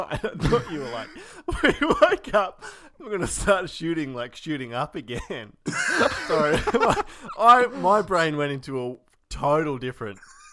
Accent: Australia; moved away; being an Australian and living here

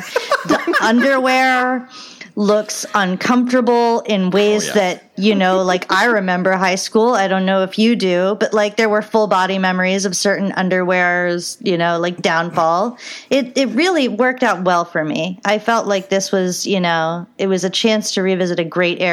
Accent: Ohio, United States; we had a 50-cent movie theater in my my hometown in Ohio.

